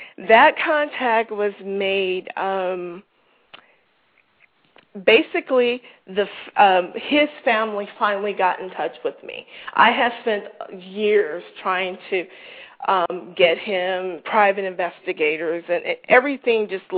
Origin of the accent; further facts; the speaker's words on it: California, United States; I was born and raised in California. I came from a family that was about 60% Christian and maybe about 40% Muslims.